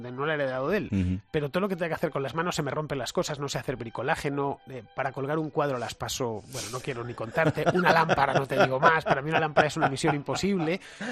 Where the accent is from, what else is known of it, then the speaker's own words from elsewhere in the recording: Madrid, Community of Madrid, Spain; soy muy madrileño